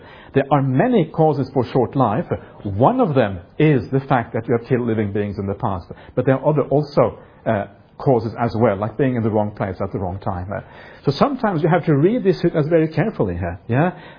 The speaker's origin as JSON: {"language": "English", "country": "Norway", "tie": "born or raised there", "also_born_or_lived": "England / France / Germany", "lives_now": "Australia", "said": "I grew up in Norway partly. I also grew up in England, I grew up in France, I grew up in Germany, now I live in Australia."}